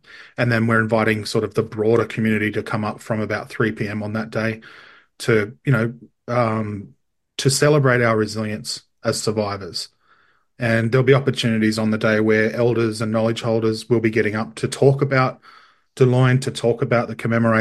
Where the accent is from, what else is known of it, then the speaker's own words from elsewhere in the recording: Cobar, New South Wales, Australia; And I'm born and bred in Cobar on Nyampar country. I've also got Yorta Yorta and Wiradjuri heritage.